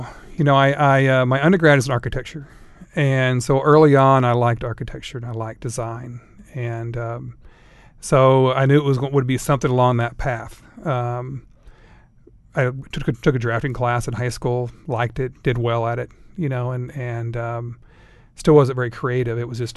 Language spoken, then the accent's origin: English; Nebraska, United States; also born or lived in Temple, Texas; So I was born in Temple, Texas in 1967, and then from Texas moved to Nebraska. So most of my life I've grown up in Nebraska.